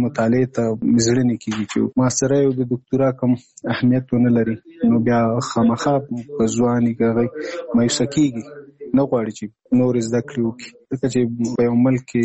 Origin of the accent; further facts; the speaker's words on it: Nangarhar, Afghanistan; now in Kabul, Afghanistan; زموږ کور په ننګرهار کې دی، زه په کابل کې یم دلته